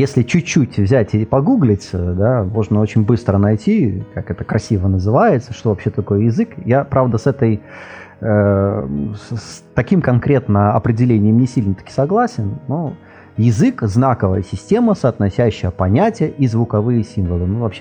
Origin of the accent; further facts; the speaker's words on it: Latvia; first language ru; свой любимый и родной, могучий наш, русский, латышский, который я использую каждый день, поскольку я из Латвии, и на работе, хочешь не хочешь, приходится его использовать, да, и у меня семья в настоящий момент, она двуязычная